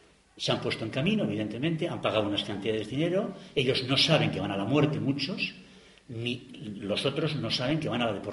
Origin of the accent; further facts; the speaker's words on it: Basque Country, Spain; como ciudadano del mundo, como ciudadano europeo, como ciudadano español, como ciudadano vasco